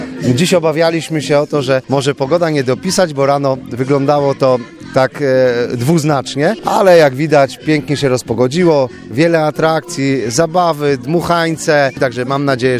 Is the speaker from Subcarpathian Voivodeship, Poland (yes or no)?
yes; Wrzawy, Subcarpathian Voivodeship, Poland; Dzisiaj jestem we Wrzawach, w mojej rodzinnej miejscowości, w której mieszkam, z której pochodzę.